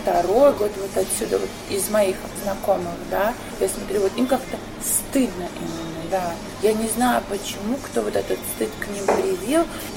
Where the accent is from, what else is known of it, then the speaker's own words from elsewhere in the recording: Belarus; у нас вообще никакой доли национализма нет, ну, белорусов.